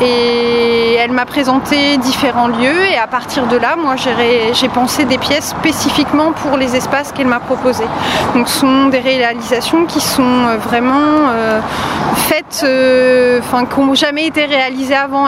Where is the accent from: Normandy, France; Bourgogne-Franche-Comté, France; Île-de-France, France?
Normandy, France; Vernon; also born or lived in Évreux; Moi, je suis née à Évreux, mais j'ai grandi à Vernon.